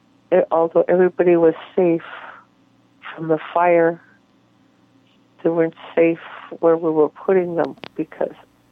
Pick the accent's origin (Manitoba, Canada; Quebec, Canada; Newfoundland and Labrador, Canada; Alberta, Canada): Manitoba, Canada; St. Theresa Point; I'm the MLA for Q8. I'm from St. Teresa Point First Nation.